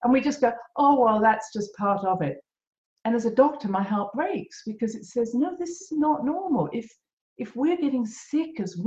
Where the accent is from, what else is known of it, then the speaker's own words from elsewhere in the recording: London, United Kingdom; brought up around homeopaths, healers, holistic medicine, channelers, very much part of my background growing up around London. And my mother was from Scotland